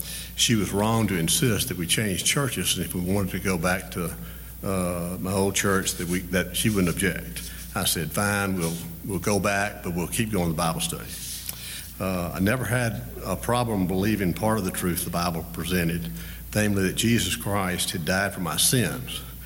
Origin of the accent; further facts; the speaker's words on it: Jackson, Mississippi, United States; I grew up in Jackson, the oldest of 5 children, 4 boys and a girl.